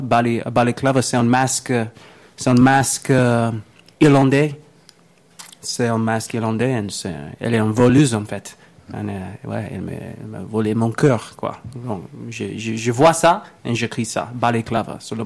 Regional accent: Nashville, Tennessee, United States; born there; French is a second language; also born or lived in South Korea / Germany / Florida / New York; Je suis né à Nashville, mais je suis grandi partout. Mon père, il était dans l'armée. Donc j'ai grandi à Corée du Sud, à Allemagne, Floride, New York, Virginie, Louisiane, Kansas, partout.

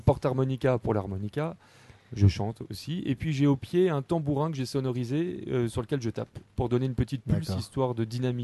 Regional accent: Mulhouse, Grand Est, France; now in Strasbourg, France; Je suis originaire de Mulhouse au départ, mais j'habite Strasbourg là depuis 10 ans maintenant.

